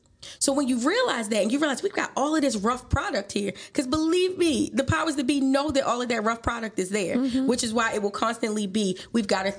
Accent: Baltimore, Maryland, United States; again, I say I grew up in Baltimore.

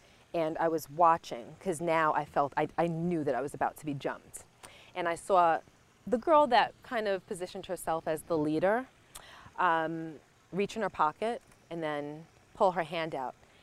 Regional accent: Brooklyn, New York, United States; I grew up in Brooklyn and it was just something that I encountered time to time.

